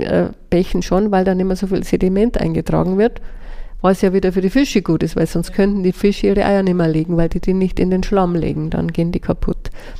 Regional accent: Bavaria, Germany; aber auch bei uns in Niederbayern, der Vergangenheit angehören.

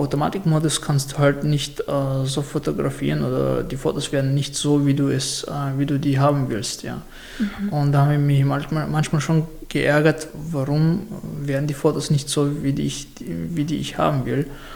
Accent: Chechnya, Russia; now in Austria; Also ich komme selber aus Tschetschenien.

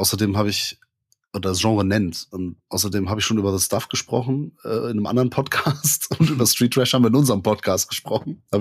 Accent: Rhineland, Germany; Wir kommen aus dem Rheinland und sprechen trotzdem Hochdeutsch.

